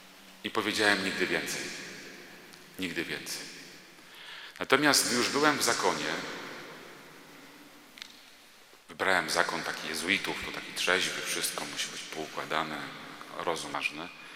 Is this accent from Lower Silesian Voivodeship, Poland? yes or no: no; Koszalin, West Pomeranian Voivodeship, Poland; ponieważ jestem z Koszalina, to była pielgrzymka piesza z Koszalina do Częstochowy.